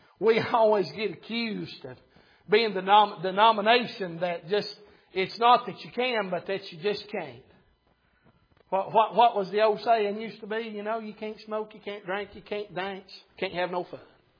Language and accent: English; Sweetwater, Tennessee, United States; I grew up in Sweetwater when going to Knoxville was an all-day affair.